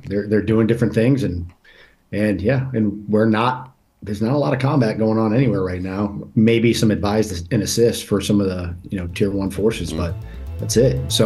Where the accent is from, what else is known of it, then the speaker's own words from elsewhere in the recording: Massachusetts, United States; I grew up in Massachusetts